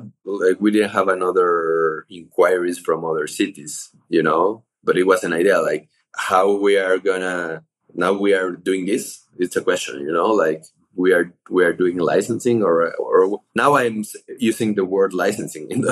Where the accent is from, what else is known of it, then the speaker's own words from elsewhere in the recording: Mexico; English is a second language; And me neither, from even when I am from Mexico.